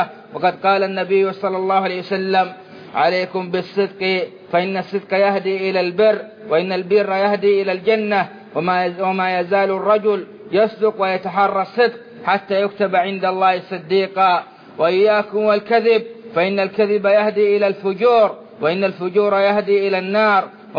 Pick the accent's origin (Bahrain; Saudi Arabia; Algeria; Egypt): Saudi Arabia; في بلادنا السعودية